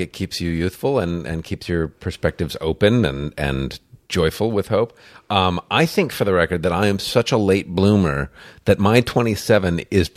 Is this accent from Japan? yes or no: no; Amherst, New York, United States; I just... I grew up in Amherst, New York, which is a very sort of, I suppose it's changing now